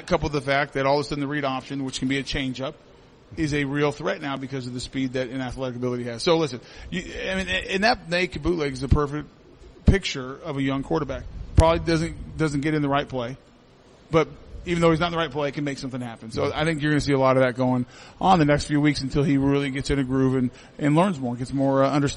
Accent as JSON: {"language": "English", "region": "Colorado", "country": "United States", "tie": "born or raised there", "said": "I've known for most of my life growing up in Colorado."}